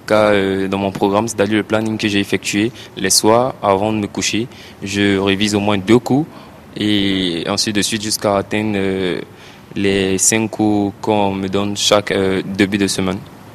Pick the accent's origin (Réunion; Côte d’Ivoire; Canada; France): Côte d’Ivoire; Divo, Lôh-Djiboua; now in Abidjan, Côte d'Ivoire; Je viens de la région de l'Aube-Givoire, précisément à Divo, et j'avais la possibilité de rester à Divo et suivre les cours. Mais j'ai préféré venir ici à Abidjan